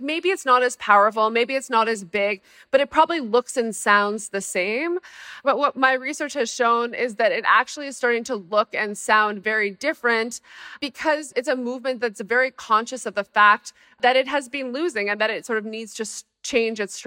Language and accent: English; Canada; One of maybe the embarrassing parts of being Canadian is that we are obsessed with American politics.